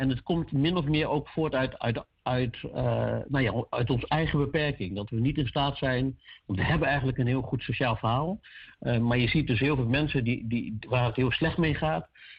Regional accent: Maluku, Indonesia; now in Netherlands; En ik denk dat wij als Molukkers daar het zou mooi zijn.

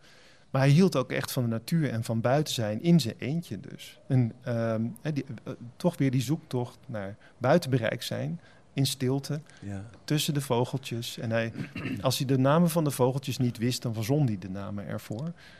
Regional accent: Spijkenisse, South Holland, Netherlands; also born or lived in Heerlen; now in Utrecht, Netherlands; Ik ben geboren in Heerlen en getogen in Spijkenisse. Een totaal andere plek. En ik woon intussen 2/3 van mijn leven in Utrecht.

